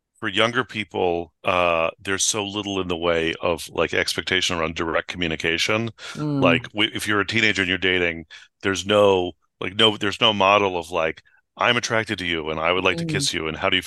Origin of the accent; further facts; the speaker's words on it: San Francisco, California, United States; So like I grew up in San Francisco.